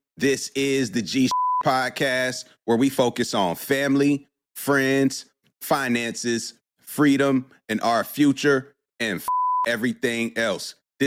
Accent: Durham, North Carolina, United States; I feel like growing up in Durham, Hillside and Jordan definitely are two of the more, especially on that south side of Durham. They're basically the two schools, right?

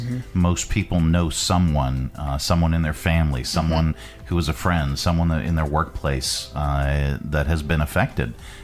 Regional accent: Northeast, United States; moved away as an adult; I came from the Northeast, and when I got here, I was like, wait a minute, you just do that?

